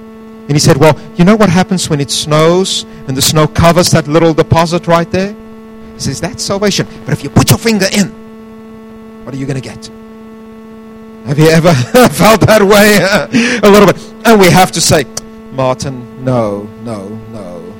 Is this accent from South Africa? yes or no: yes; South Africa; now in United States; Very often when I tell people, I'm from South Africa